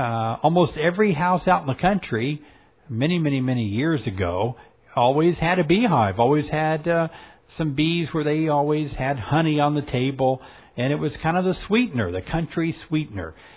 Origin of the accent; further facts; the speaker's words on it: Illinois, United States; In Illinois, this is my home state of Illinois